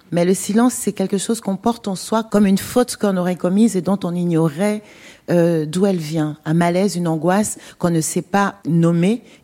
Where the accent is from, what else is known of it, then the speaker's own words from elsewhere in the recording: Douala, Littoral, Cameroon; j'ai grandi à Douala, une métropole africaine comme on en connaît pas mal aujourd'hui, dans un groupe très ouvert.